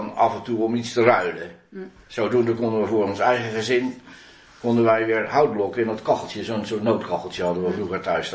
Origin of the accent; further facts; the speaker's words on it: Leiderdorp, South Holland, Netherlands; Ik ben geboren in Leiderdorp.